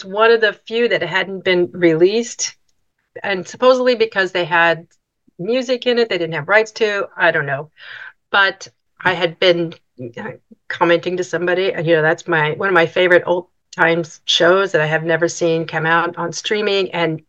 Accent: Kansas City, Missouri, United States; Kansas City, Missouri.

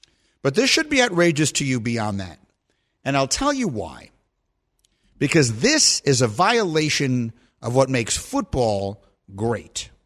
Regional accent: New York, United States; I'm from New York, I'm not a fan of the Giants.

